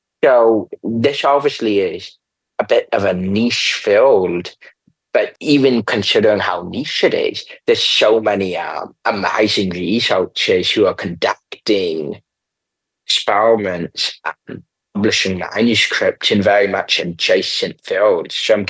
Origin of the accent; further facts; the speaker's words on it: Hawaii, United States; And growing up in Hawaii, I think we all can see that.